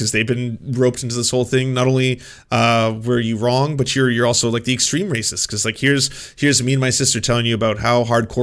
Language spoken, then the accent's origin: English; Vancouver, British Columbia, Canada; Like, I grew up first in Vancouver and then in a small town.